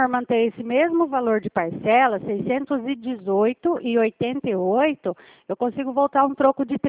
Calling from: Presidente Prudente, São Paulo, Brazil; Eu falo de Presidente Prudente

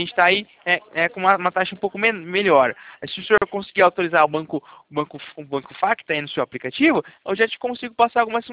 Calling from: Itatiba, São Paulo, Brazil; eu falo aqui de Itatiba, interior de São Paulo

